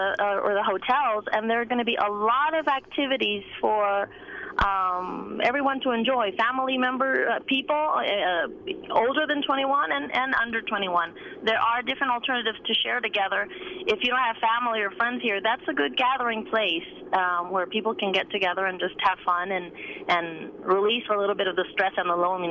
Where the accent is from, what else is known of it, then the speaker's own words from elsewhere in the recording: Puerto Rico; It stresses me out not being with my family and friends because I come from Puerto Rico.